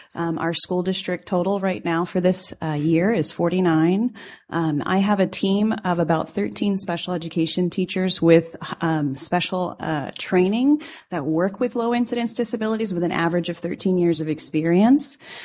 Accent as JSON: {"language": "English", "town": "Eagle River", "region": "Alaska", "country": "United States", "said": "I am from Eagle River, Alaska."}